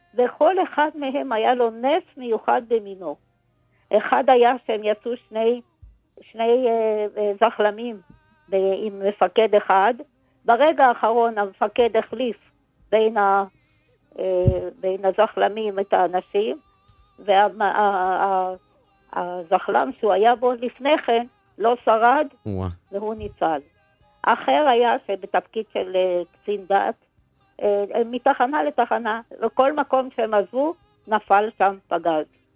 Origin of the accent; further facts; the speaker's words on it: Jerusalem, Jerusalem District, Israel; now in Bnei Brak, Israel; אני במקור מירושלים.